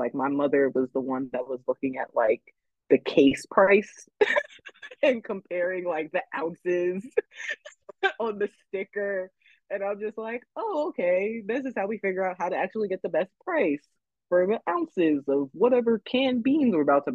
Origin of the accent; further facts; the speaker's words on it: New Castle, Delaware, United States; I live in Delaware. I grew up in Newcastle, Delaware. And Delaware is definitely a state where you need to have a car in order to really get around.